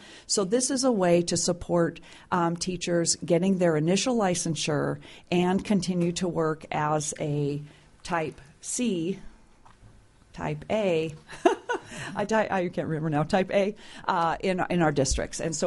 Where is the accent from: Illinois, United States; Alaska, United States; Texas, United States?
Alaska, United States; Juneau; I was born and raised in Juneau. I went outside for my education, spent 26 years in another state as a professional, and then was able to come back to Alaska